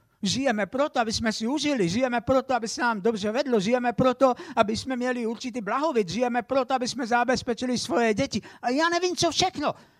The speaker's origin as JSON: {"language": "Czech", "region": "Moravian-Silesian Region", "country": "Czechia", "said": "Já pocházím ze Slezska, mám polské školy"}